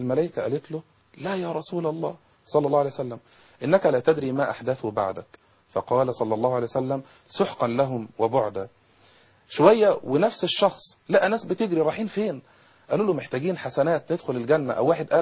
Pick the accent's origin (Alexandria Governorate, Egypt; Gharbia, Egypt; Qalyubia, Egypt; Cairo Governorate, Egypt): Gharbia, Egypt; ومشايخنا في شبين وعندنا في الغربية